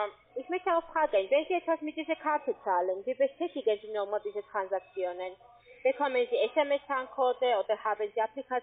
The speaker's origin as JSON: {"language": "German", "country": "Italy", "second_language": "German", "said": "Ich komme aus Italien."}